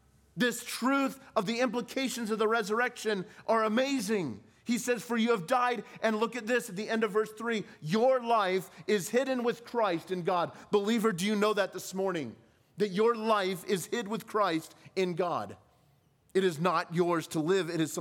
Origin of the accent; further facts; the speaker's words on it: California, United States; I grew up in California, so we got 2 cents back in the day